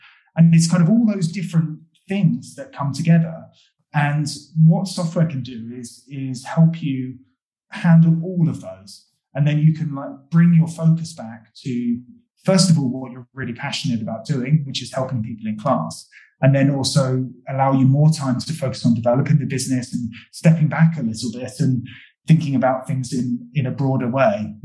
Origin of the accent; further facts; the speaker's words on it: England, United Kingdom; And as an English person, that's absolutely excruciating.